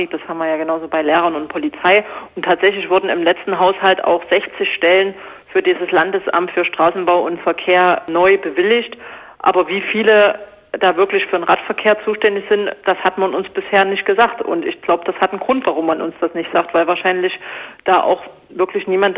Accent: Dresden, Saxony, Germany; ich komme ja aus Dresden

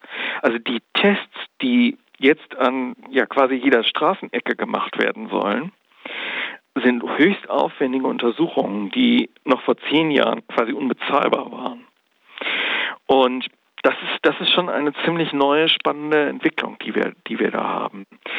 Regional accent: Hamburg, Germany; In Hamburg, wo ich herkomme, hat das relativ lange gedauert.

